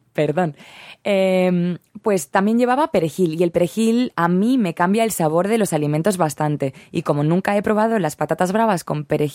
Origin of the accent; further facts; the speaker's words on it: Spain; Hombre, pues yo, como española, me siento un poco estafada, la verdad, a veces.